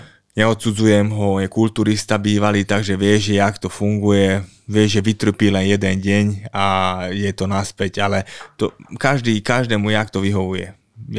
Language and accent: Slovak; Gabčíkovo, Trnava Region, Slovakia; ja som bol človek z Gabčíkova more, čo je 5000 členová dedina, už je akože mesto a ja som sa dostal do Ameriky